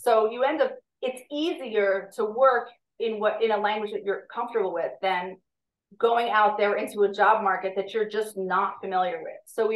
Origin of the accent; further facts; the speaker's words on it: United States; now in Israel; First of all, because I had never done any advanced paperwork and form stuff really as an American, it wasn't like, oh, now I have to do it all in Hebrew.